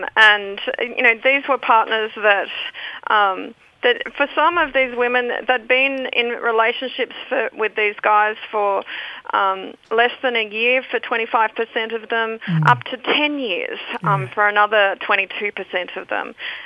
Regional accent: Tasmania, Australia; now in Melbourne, Australia; I'm a Palawar girl. I'm originally from Tasmania, but at the present time, I'm in Melbourne on the Kulin Nations.

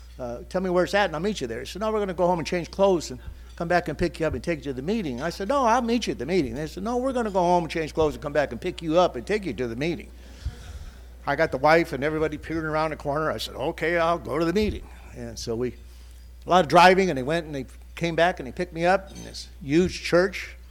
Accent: California, United States; now in US South; See, I'm not from the South. I'm a California guy, but everybody down South, they get these big lawns

